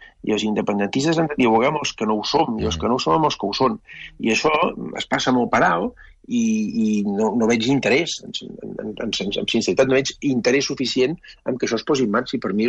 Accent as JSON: {"language": "Catalan", "region": "Catalonia", "country": "Spain", "said": "hi ha molta gent que no ho som, i tots som catalans"}